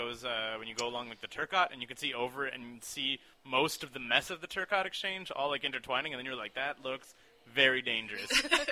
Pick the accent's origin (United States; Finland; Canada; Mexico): Canada; Toronto, Ontario; also born or lived in Ottawa; Toronto, born and raised in Toronto.